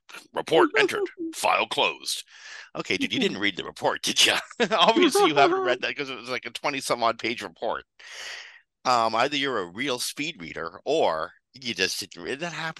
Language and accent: English; Toronto, Ontario, Canada; I'm from Toronto, so I'm particularly attracted to this story.